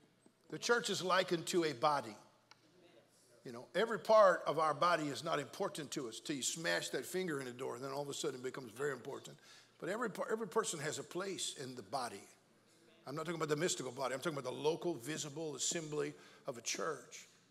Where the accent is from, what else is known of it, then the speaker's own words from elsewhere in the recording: California, United States; I am a Californian, born and raised in California. I love how Southern Californians drive.